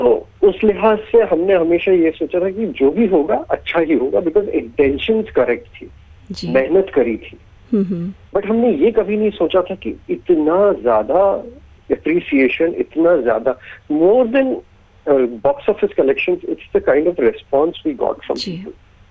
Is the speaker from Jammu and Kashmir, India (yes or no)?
yes; Jammu and Kashmir, India; मैं खुद कश्मीरी हूँ, मैंने कश्मीर में बचपन से ही, जब से पैदा हूँ तब से टेररिज्म के बारे में सुनता आ रहा हूँ